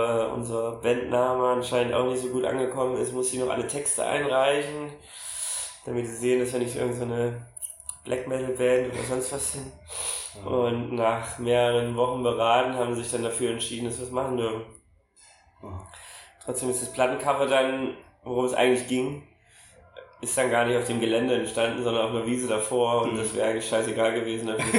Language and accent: German; Thuringia, Germany; Ich bin in Ostdeutschland groß geworden, das ist für mich kein neues Problem